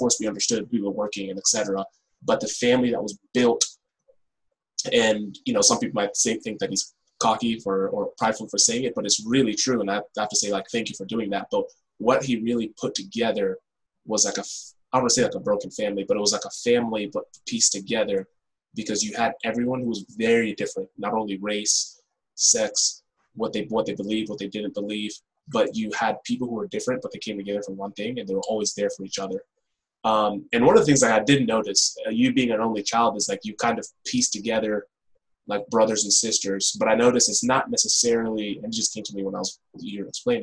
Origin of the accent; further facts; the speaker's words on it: Kenya; I'm from Kenya, there are people who come from different countries